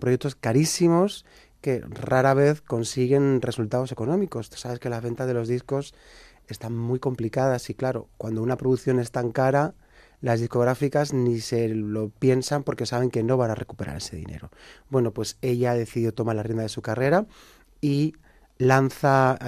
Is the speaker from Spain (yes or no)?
yes; Andalusia, Spain; yo que soy andaluz te digo